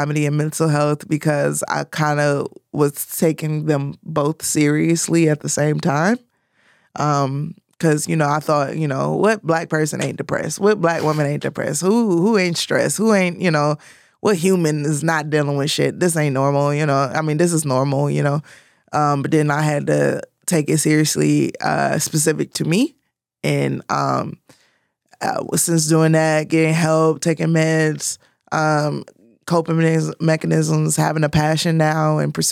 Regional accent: Michigan, United States; I'm from Michigan, and like, you know, we handled the pandemic a little different there

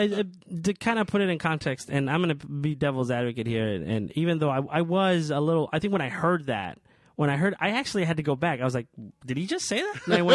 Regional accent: Guerrero, Mexico; There's the disappearance of the 43 students in my home state of Guerrero.

